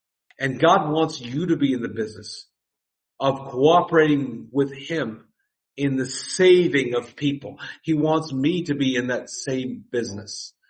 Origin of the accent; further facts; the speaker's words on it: Miami, Florida, United States; also born or lived in Fort Lauderdale, United States; Now, I'm from Florida. You know this. I grew up on the beaches in Miami and Fort Lauderdale. I was in and out of the water all the time when I was a kid.